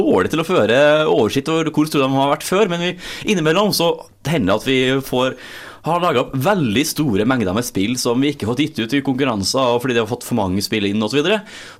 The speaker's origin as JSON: {"language": "Norwegian", "region": "Trøndelag", "country": "Norway", "said": "Ja, da får vi begge to trøndere og kjenner hverandre godt."}